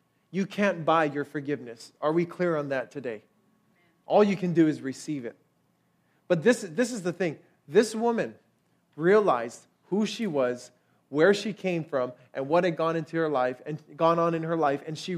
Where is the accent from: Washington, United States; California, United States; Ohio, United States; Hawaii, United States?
Hawaii, United States; I grew up in Hawaii, and I thought we were so similar until I actually went to Japan.